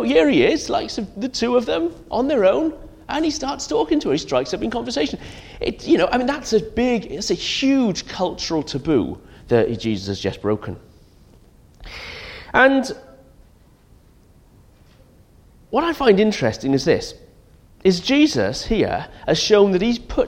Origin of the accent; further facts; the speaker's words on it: Penarth, Wales, United Kingdom; kind of made me think a little bit about, what happens when you drive into Penarth and which is my hometown, when you drive into Penarth and you get to the roundabout